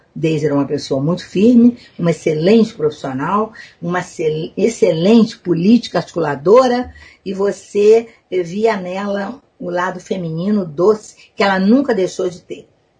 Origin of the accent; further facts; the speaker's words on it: Rio de Janeiro, Brazil; sou nascida e criada na Tijuca. Uhum. Me casei e continuei morando na Tijuca. Morava numa rua em que toda a nossa família morava naquela rua.